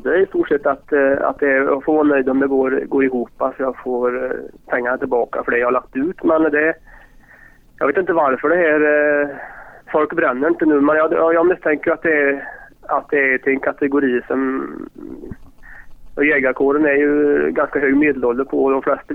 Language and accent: Swedish; Västra Götaland County, Sweden; Men jag har fått lite spelningar som jag ska ställa upp på hemma i Dalsland